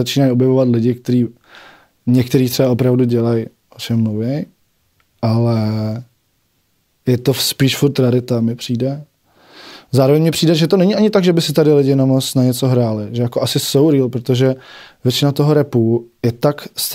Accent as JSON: {"language": "Czech", "region": "Prague", "country": "Czechia", "said": "No, místa, kde žiješ, prostě já jsem z Vinohrad"}